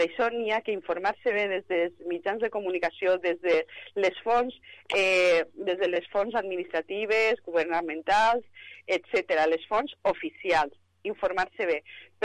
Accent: Vila-real, Valencian Community, Spain; Jo soc ambaixadora del meu poble, allà on vaig sempre ho dic, que Vila-real és lo millor del món.

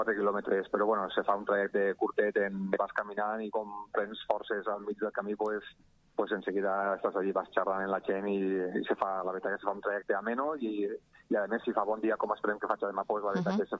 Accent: Betxí, Valencian Community, Spain; especialment per als que som de Betxí

